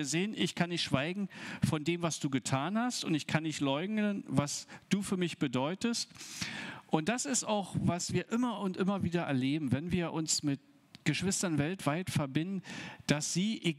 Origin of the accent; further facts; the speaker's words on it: Brandenburg an der Havel, Brandenburg, Germany; in Brandenburg, da wo ich herkomme, Brandenburg an der Havel, im ganzen Land Brandenburg